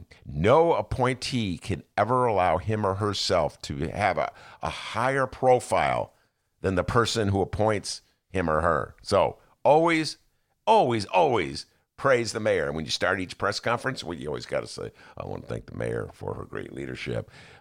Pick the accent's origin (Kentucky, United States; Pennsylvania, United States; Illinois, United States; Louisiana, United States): Illinois, United States; Chicago; now in Chicago, United States; I don't like ketchup on a hot dog, but personally, it's not because I'm from Chicago or live in Chicago.